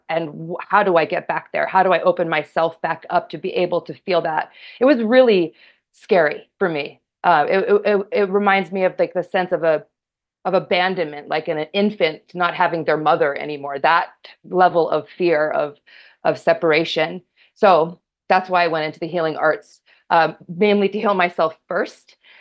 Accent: Maine, United States; also born or lived in Chebeague Island; And so I grew up in nature in Maine, first in a small town just northwest of Auburn Lewiston. And then during my, you know, ages like 8 to 14, I had the opportunity to live on a small island off the coast of Maine called Chebig.

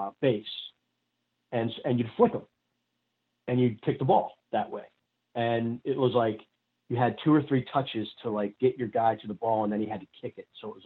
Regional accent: Catonsville, Maryland, United States; Growing up in Catonsville, Simply Soccer was a place in Old Ellicott City when I was growing up that had everything soccer.

